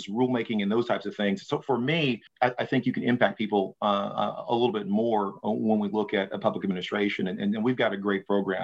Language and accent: English; Stuttgart, Arkansas, United States; Okay, so I'm originally from Arkansas, Stuttgart, Arkansas, where I grew up.